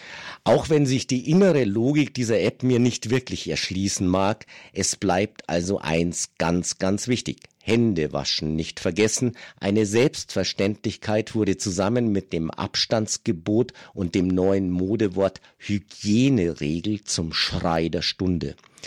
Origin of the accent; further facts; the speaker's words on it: Bad Griesbach im Rottal, Bavaria, Germany; Bad Griesbach im Rottal ist meine Heimat. Der Schäffler-Tanz gehört zu prägenden Ereignissen meiner Kindheit dort.